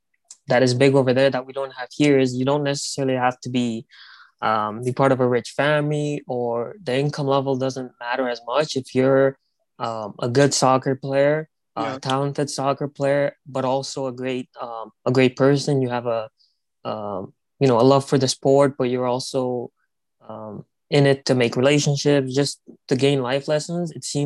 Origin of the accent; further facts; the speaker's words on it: Mississauga, Ontario, Canada; I grew up here in Canada in Mississauga.